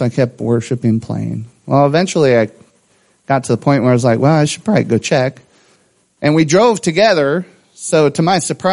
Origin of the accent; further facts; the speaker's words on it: Rainier, United States; I grew up in Rainier, and someone from this church would drive an hour to pick me up